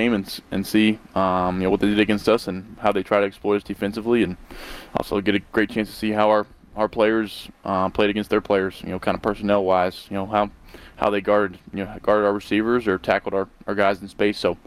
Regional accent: Charlotte, North Carolina, United States; Ooh, I grew up in Charlotte, and I love the Panthers.

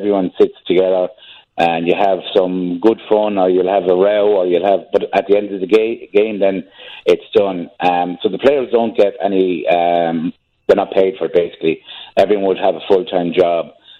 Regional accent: Kilkenny, Leinster, Ireland; and I'm from Kilkenny, which is just over the border here from Waterford.

